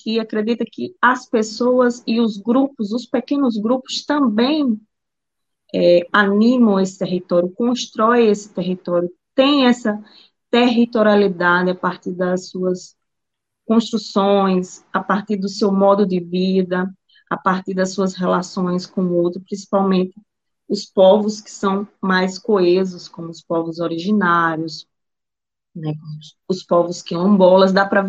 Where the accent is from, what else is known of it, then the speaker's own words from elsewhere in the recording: Paraíba, Brazil; also born or lived in Foz do Iguaçu; Eu sou paraibana, nordestina, sertaneja, mas andei muito pelo Brasil, assim, migrei bastante, morei 3 anos em Foz do Iguaçu